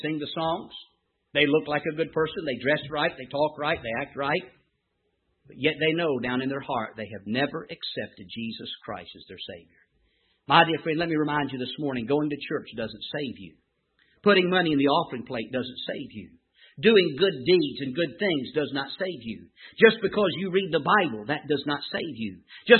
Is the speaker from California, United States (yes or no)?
no; North Carolina, United States; Now, you'll find I am from North Carolina, and so I do speak a little funny, all right? We came up here, I guess this has been about 15, 20 years ago.